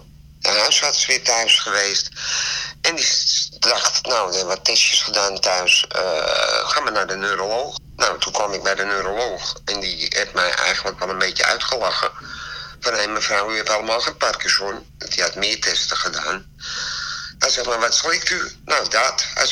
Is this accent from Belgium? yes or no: no; Amsterdam, North Holland, Netherlands; moved away as an adult; now in Spijkenisse, Netherlands; Nou, ik ben 60 jaar net geworden. En ik woon in Spijkenisse. Ik kom uit Amsterdam. Ik ben voor de liefde naar Spijkenisse gekomen.